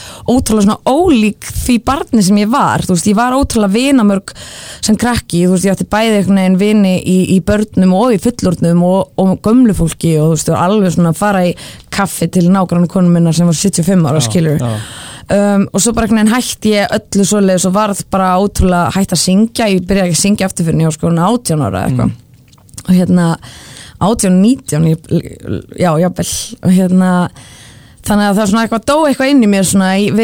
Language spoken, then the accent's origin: Icelandic; Kópavogur, Capital Region, Iceland; also born or lived in London; svo ólst ég upp í Kópavogi, svona mest. En leið að ég flytti þaðan sérst frá mömmu pabba, fór ég aftur í Vesturbæinn fyrir utan 30 ára stopp í London.